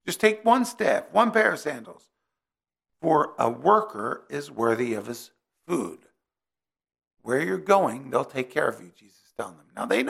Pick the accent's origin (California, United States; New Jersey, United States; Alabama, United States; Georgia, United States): New Jersey, United States; And I said, no, we're from the Garden State.